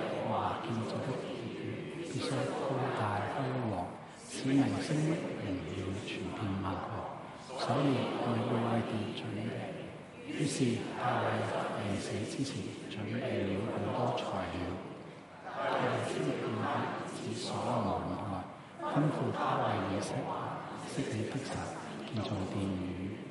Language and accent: Chinese; Hong Kong; 我就是小学和中学呢都是在香港，即是我在隔离出世，小学中学都在这里读书的。那我就四年前去了柬埔寨在那边宣教，那刚刚回到香港两个礼拜多些。